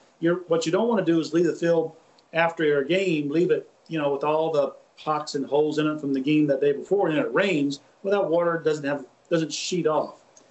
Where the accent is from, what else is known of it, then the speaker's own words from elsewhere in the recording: Salem, United States; I know the one we had here, I grew up in Salem.